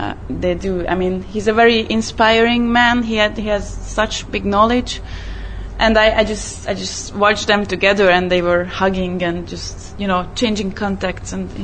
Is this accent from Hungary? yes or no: yes; Budapest, Hungary; I'm from Hungary. I'm from Budapest.